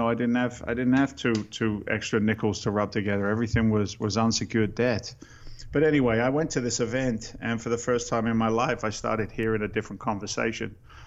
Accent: England, United Kingdom; now in United States; I'm an immigrant to the States. I came here in 86 from England. I'm a working class guy.

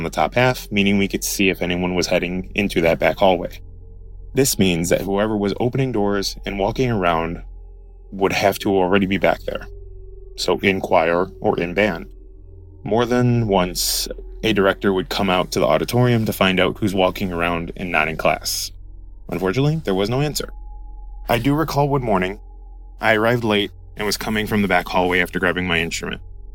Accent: Elgin, Illinois, United States; So my hometown legend is based out of Elgin, Illinois.

